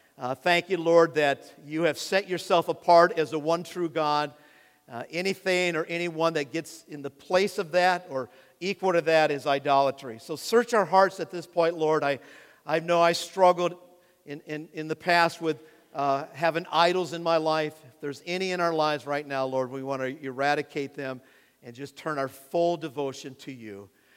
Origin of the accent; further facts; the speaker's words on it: United States; I just get so caught up in being an American.